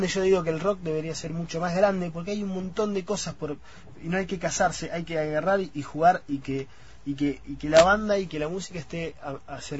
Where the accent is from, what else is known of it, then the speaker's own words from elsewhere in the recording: La Plata, Buenos Aires Province, Argentina; que somos de La Plata, porque somos de acá